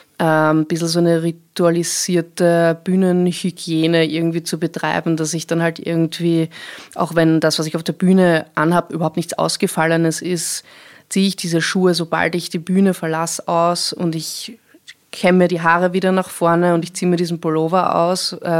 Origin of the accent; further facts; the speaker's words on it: Vienna, Austria; Ja, ich bin in Wien aufgewachsen.